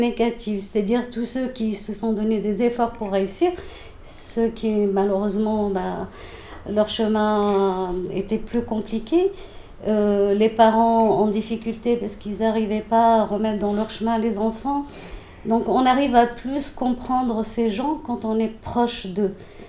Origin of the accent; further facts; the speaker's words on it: Hautepierre, Grand Est, France; Moi, comme je disais, j'ai grandi à Haute-Pierre, donc c'est vrai que j'ai apprivoisé cette population que je trouve magnifique.